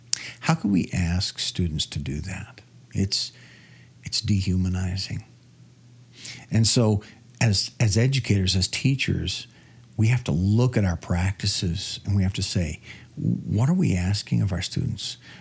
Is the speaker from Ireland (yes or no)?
no; Nebraska, United States; I grew up in Nebraska, hence the name of the album, ….